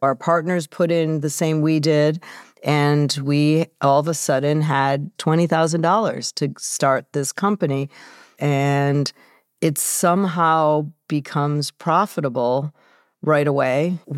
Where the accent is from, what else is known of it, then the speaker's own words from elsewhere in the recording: Chicago, Illinois, United States; I'd never heard of her or the show, but I'm from Chicago. So I flew in to see my family and be on the show.